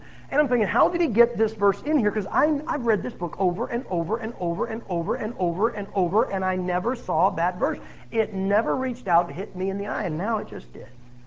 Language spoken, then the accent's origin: English; Massillon, Ohio, United States; I'm from Massillon, Ohio. We got a little town of 33,000 people.